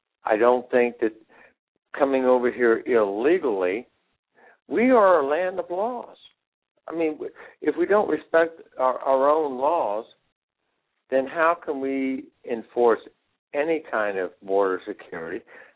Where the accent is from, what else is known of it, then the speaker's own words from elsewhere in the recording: Keokuk, Iowa, United States; I'm from Keokuk, Iowa.